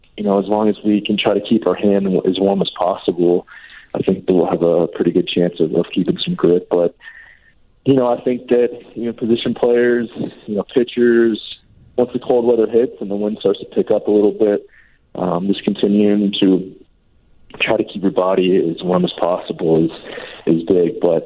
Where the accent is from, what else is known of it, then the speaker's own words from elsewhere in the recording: Lakeland, Florida, United States; I was a Preds fan, but I grew up in Lakeland, Florida